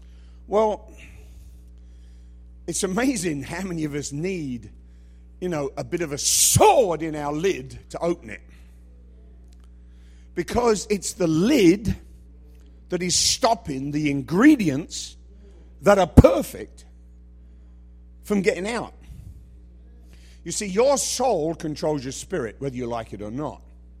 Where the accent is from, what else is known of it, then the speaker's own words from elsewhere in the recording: England, United Kingdom; And sorry, I just think that's funny, but I'm English, so what can I tell you?